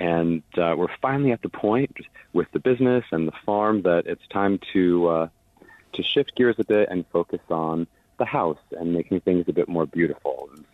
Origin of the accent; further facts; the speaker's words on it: North Dakota, United States; growing up in North Dakota, I had one idea in my head of what farms looked like.